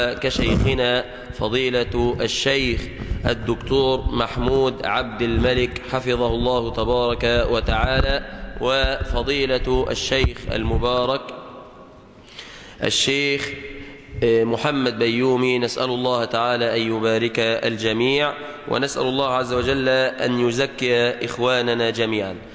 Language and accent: Arabic; Egypt; بلادنا مصر